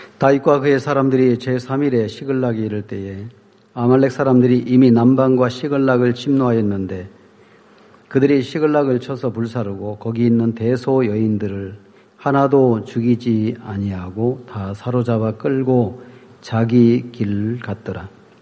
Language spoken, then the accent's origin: Korean; Gangwon, South Korea; 저도 원래 강원도 사람이었는데 돌다 보니까 또 다시 여기로 왔습니다.